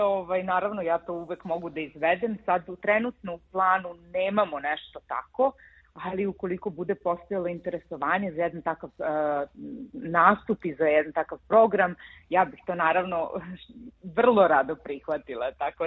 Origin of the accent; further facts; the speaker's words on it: Smederevo, Podunavlje District, Serbia; Ja sam rodom iz Smedereva, tamo sam naravno odrasla.